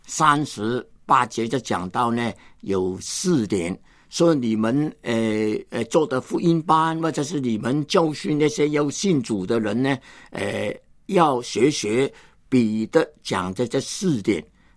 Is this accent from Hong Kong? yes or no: yes; Hong Kong; born there; 因为我本来是在香港出生，念书也念那个英国联邦历史，但是圣灵的感动叫我看见呢，我是个中国人。